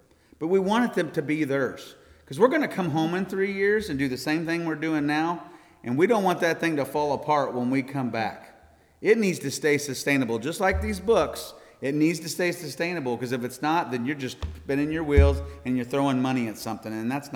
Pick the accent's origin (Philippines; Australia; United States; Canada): United States; I'm an American boy all the way through. I'm born on the 4th of July, for goodness sake. But I'm here to tell you, I love Africa. It's home.